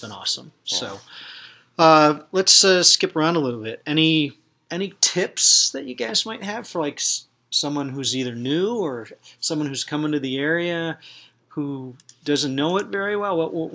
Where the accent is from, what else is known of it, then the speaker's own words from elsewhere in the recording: New York, United States; I grew up in the Finger Lakes, and there's nothing like Western North Carolina.